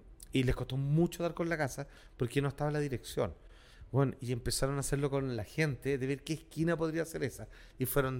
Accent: Chile; No, yo soy muy, muy chileno.

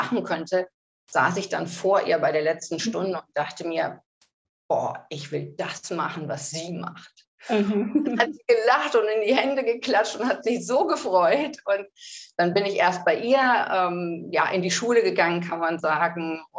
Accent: Cologne, North Rhine-Westphalia, Germany; Ich komme ursprünglich aus Köln. Ich bin da am Rosenmontag geboren.

